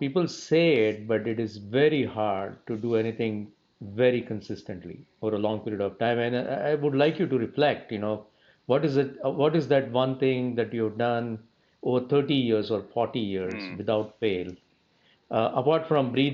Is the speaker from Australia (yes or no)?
no; India; So look, I grew up in India